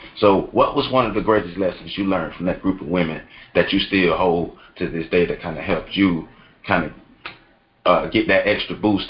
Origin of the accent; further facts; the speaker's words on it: Tallahassee, Florida, United States; I'm from Tallahassee, Florida. It's not a big city. It's a country city. It's the capital city of Florida